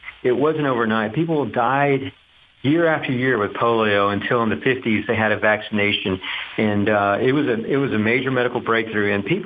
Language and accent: English; Duncanville, Texas, United States; You know, growing up in Duncanville, driving to downtown Dallas, used to work at a bar called Baby Doe's, you know, as a bartender there.